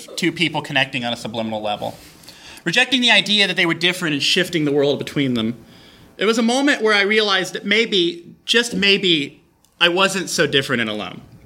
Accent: Texas, United States; I'm from Texas.

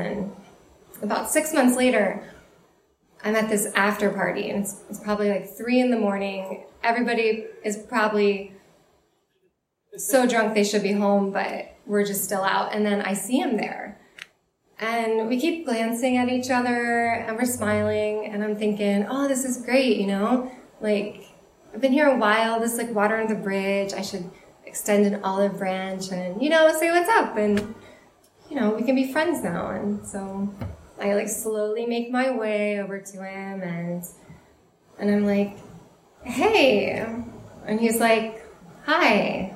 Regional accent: Cincinnati, Ohio, United States; now in San Francisco, United States; And I came to San Francisco from Cincinnati, and I was recently single in what was my first love and like first long-term relationship, and I'm in my early 20s.

